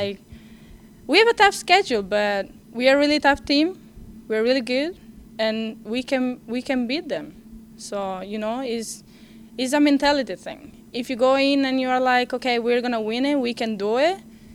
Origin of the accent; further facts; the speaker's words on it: Venice, Veneto, Italy; moved away; Like I'm coming from Venice, no cars, you walk everywhere, you know. Here is like, if you don't have the car, you're not gonna go anywhere.